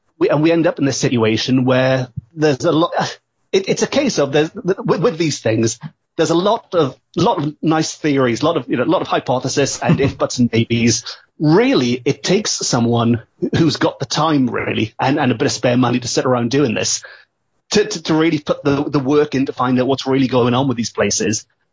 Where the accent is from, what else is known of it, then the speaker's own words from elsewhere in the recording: Port Talbot, Wales, United Kingdom; I grew up in Port Talbot, not far from the pub.